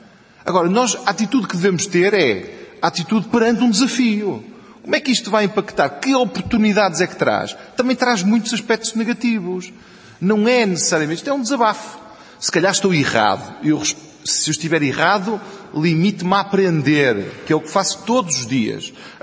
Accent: Porto, Portugal; porque eu sou do Porto, nascido no Porto.

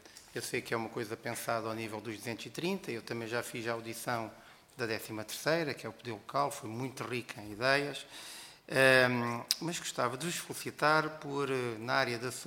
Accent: Portugal

